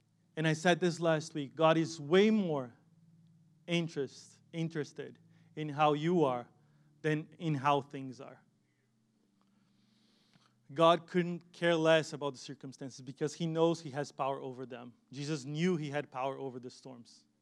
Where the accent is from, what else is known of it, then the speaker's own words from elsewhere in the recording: Brazil; I know I come from Brazil.